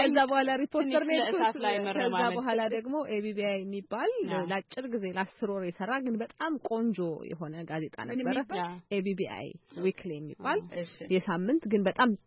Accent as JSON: {"language": "Amharic", "region": "Dire Dawa", "country": "Ethiopia", "tie": "born or raised there", "said": "ድሬዳዋ ነው ተወልጄ ያደኩት እዛ ድሬዳዋ ነው እንግዲህ መጀመሪያ ደረጃ ትምህርቴ ነው የተማርኩት ከዛ በኋላ አዲስ አበባ ስመጣና"}